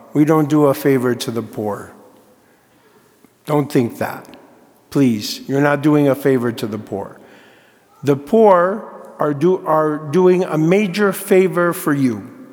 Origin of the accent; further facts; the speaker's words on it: Fort Collins, Colorado, United States; Because we're from Fort Collins, and so we know the racket that they have.